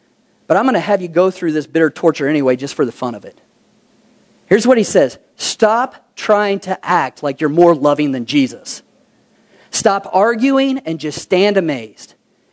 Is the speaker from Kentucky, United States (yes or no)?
yes; Kentucky, United States; I'm from Kentucky to where you can grow anything.